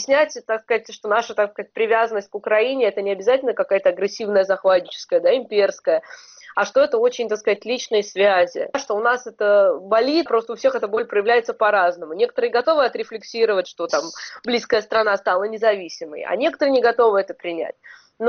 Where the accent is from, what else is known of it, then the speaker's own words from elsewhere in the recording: Moscow, Russia; я из России никогда не уеду ни в коем случае, Москва.